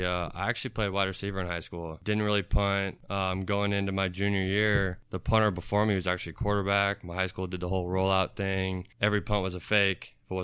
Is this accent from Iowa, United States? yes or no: yes; Iowa, United States; The camp I went to is actually an Iowa State punting camp because I'm from Iowa.